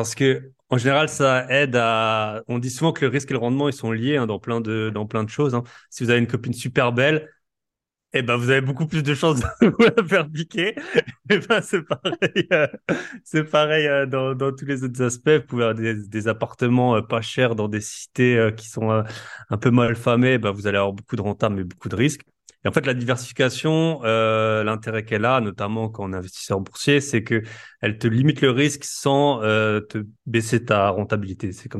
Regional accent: Grand Est, France; accent: Alsatian; moved away; donc je suis alsacien, ça s'entend peut-être un peu. Ça fait 12 ans que j'ai quitté ma terre natale, mais bon, je reviens assez souvent.

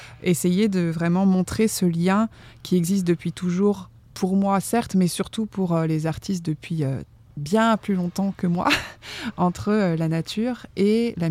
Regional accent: East France, France; moi je viens de l'Est de la France, on en parlait tout à l'heure au sujet de ces forêts, et donc j'ai grandi avec elle, avec la nature en général. C'est une région qui est assez rurale

